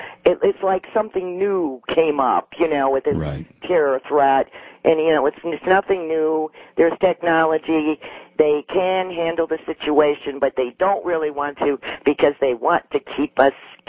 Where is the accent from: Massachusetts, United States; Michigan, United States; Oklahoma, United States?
Michigan, United States; Yeah, I'm from Michigan.